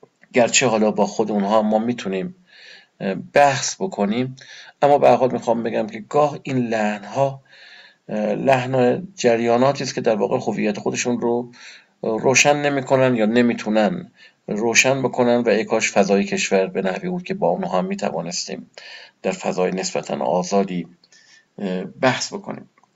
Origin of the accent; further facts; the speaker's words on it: Iran; من به عنوان یک ایرانی، به عنوان کسی که در این آب و خاک زندگی میکنه